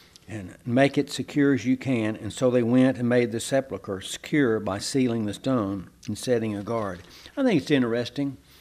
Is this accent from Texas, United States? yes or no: yes; Cleburne, Texas, United States; Roy Dean and I have an ongoing joke about my hometown being a hick town in central Texas, Cleburne, Texas.